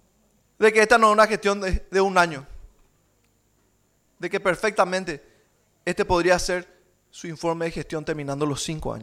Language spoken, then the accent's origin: Spanish; Paraguay; El tremendo orgullo que yo siento, y tengo que decirlo con sinceridad, como paraguayo y como compañero del presidente Santiago Peña